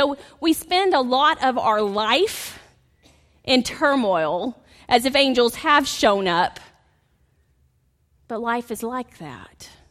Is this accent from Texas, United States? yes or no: yes; Bridge City, Texas, United States; One of the things I love about this Texas city is it's so much like my hometown in Bridge City.